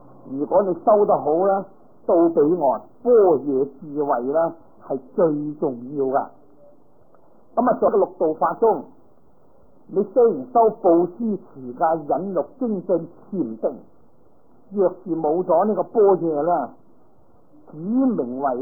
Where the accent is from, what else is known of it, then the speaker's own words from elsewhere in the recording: Guangdong, China; 佢唔系同我哋广东人咁啦